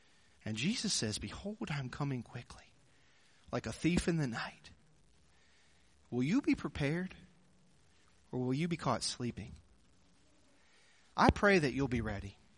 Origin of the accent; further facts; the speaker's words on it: Pennsylvania, United States; I grew up in Pennsylvania, and my dad was a pastor of a church that was about 30 people.